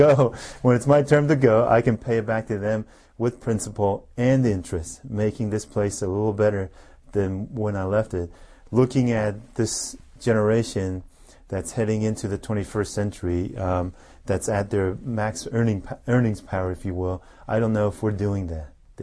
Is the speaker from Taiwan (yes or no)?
yes; Taiwan; I'm from Taiwan.